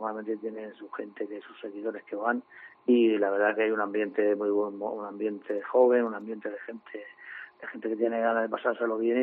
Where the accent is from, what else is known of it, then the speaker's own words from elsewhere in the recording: Region of Murcia, Spain; Es que así somos los murcianos.